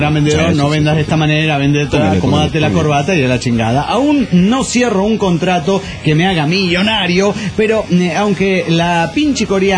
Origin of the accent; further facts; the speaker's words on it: Guadalajara, Jalisco, Mexico; de Guadalajara, Jalisco, México.